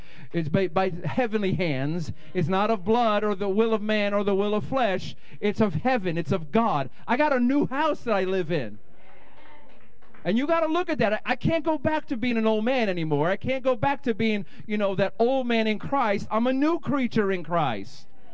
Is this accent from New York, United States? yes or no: yes; Bronx, New York, United States; now in Connecticut, United States; So, I grew up in the Bronx. I grew up as, yeah, woohoo!